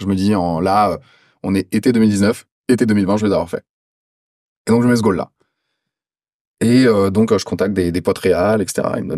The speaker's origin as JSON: {"language": "French", "country": "France", "said": "hey, je suis français, t'es français."}